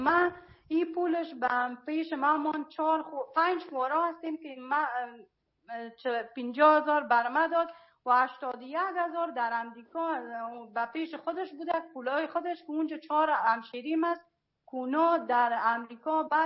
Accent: Afghanistan; now in Germany; من از افغانستان بر آمدم آلمان آمدم.

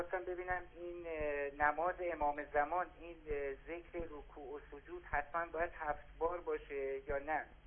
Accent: Tehran, Tehran Province, Iran; ما وطنمون تهران بوده، یه چند سالی هست اومدیم اینجا

